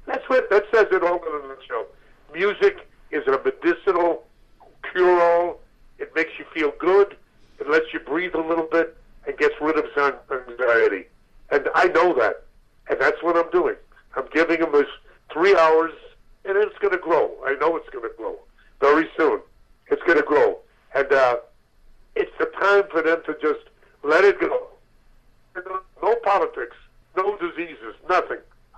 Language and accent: English; Brooklyn, New York, United States; from Brooklyn. And I never forgot my roots. I never forgot where I came from.